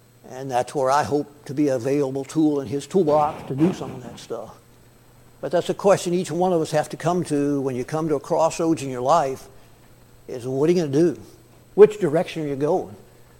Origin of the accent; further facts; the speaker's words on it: Texas, United States; also born or lived in Kittanning, Pennsylvania; while we were growing up in Texas to visit our grandparents in Pennsylvania. And one year we went back, and Kit Tanning, the town I was born in, is not a real big place.